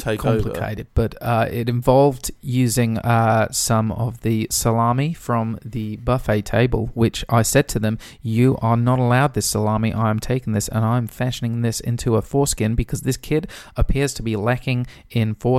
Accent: Swindon, South West England, United Kingdom; No, I'm from Swindon.

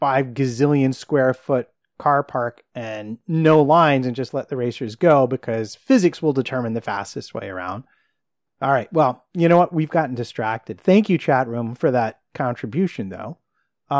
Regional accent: United States; Look, I'm an American. You should probably not be asking me about how to pronounce anything.

